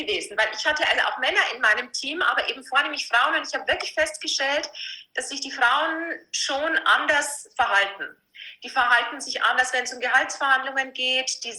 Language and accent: German; Vilsbiburg, Bavaria, Germany; accent: Lower Bavarian; also born or lived in Passau / Munich; ich bin ein niederbayerisches Plänzchen, was man bestimmt an meinem rollenden R gut hören kann. Ja. Ich bin aus Vilsbuchen ursprünglich. Und habe in Passau studiert und bin dann recht schnell nach München gegangen